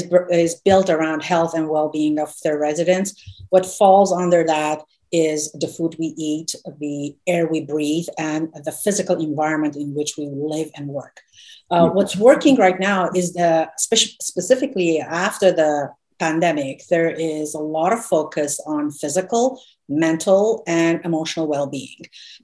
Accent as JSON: {"language": "English", "country": "Iran", "moved": "as an adult", "lives_now": "United States", "said": "So I moved to the United States from Iran in 1991 to go to college."}